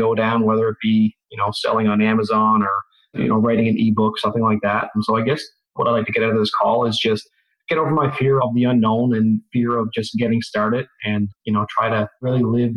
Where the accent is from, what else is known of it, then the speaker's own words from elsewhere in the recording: Newfoundland and Labrador, Canada; I am from Newfoundland, Canada.